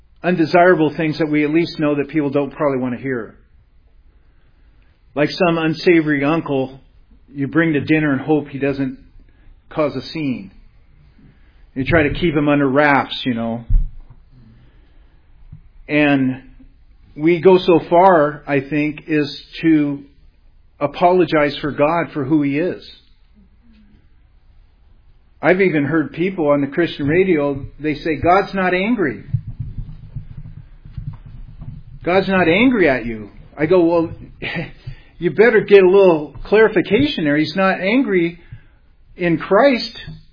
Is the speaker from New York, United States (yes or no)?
no; Everett, Washington, United States; there was in my hometown of Everett, Washington